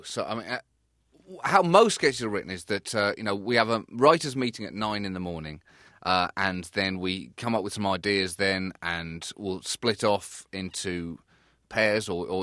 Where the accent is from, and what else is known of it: United Kingdom